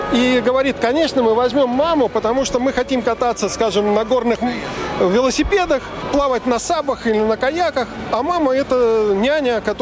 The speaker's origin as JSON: {"language": "Russian", "country": "Ukraine", "said": "Мы приехали к вам из Украины."}